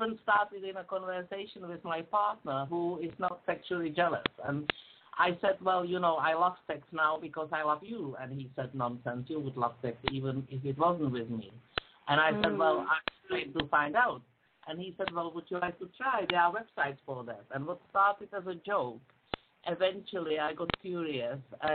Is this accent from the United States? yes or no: no; Prague, Czechia; English is a second language; moved away as an adult; now in London, United Kingdom; I'm a GP family practitioner in London. I'm originally from Prague, Czech Republic, so I've got an accent. And I've been working as a family doctor for quite a long time now, ever since I came to this country.